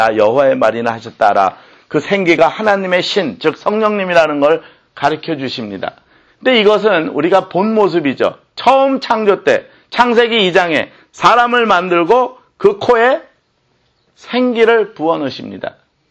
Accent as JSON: {"language": "Korean", "country": "South Korea", "tie": "born or raised there", "said": "제가 세상식으로 말하면 한국에서 태어났습니다. 고향이 한국이에요."}